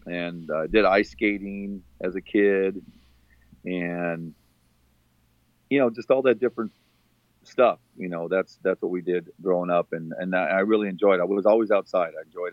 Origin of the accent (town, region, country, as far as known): Phoenix, Arizona, United States; born or raised there; moved away as an adult; now in San Diego, United States